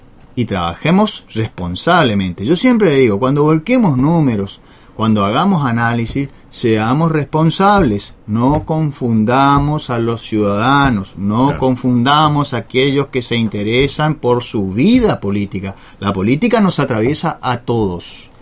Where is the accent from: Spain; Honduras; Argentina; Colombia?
Argentina; Corrientes; No, señor, nosotros somos correntinos.